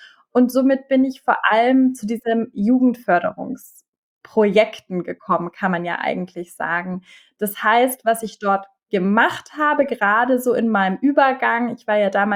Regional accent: Bavaria, Germany; born there; now in Berlin, Germany; ich bin 33 Jahre alt oder jung, je nachdem. Bin Wahl-Berlinerin und gebürtige Bayerin.

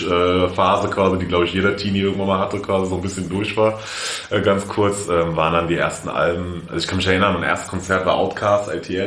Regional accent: Frankfurt, Hesse, Germany; Ich bin in Frankfurt groß geworden, das heißt, ich habe sowieso Kontakt mit ganz vielen Persönlichkeiten und Menschen aller Couleur schon immer gehabt quasi.

